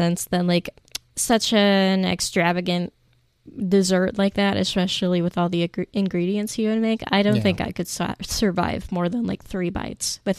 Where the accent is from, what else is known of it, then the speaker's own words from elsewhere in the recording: United States; maybe this is just because I'm an American, a filthy, filthy American